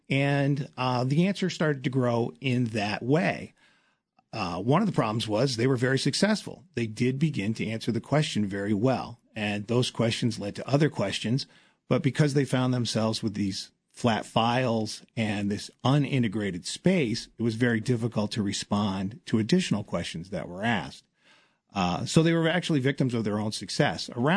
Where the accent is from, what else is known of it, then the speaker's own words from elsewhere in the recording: Massachusetts, United States; I'm from Massachusetts originally.